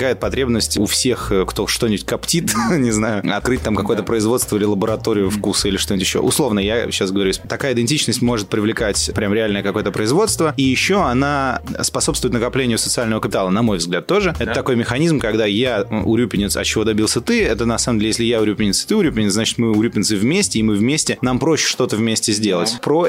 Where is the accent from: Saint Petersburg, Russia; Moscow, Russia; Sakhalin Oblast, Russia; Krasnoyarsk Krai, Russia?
Saint Petersburg, Russia; Я родом из Петербурга